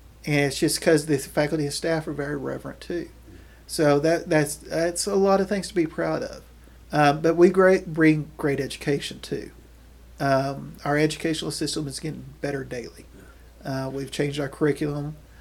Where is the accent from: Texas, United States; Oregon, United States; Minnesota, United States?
Texas, United States; Houston; I come from Houston. Houston is very diverse.